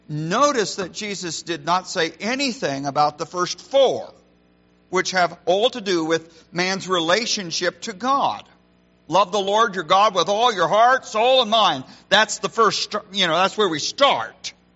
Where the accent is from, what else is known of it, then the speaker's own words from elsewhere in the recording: Boardman, Oregon, United States; I grew up in Oregon. My high school days were in Boardman, Oregon.